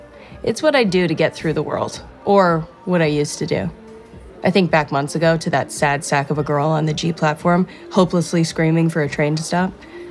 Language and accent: English; New York, United States; I'm a New Yorker. I know you can't stop a train.